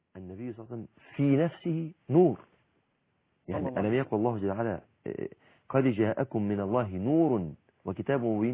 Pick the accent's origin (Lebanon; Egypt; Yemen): Egypt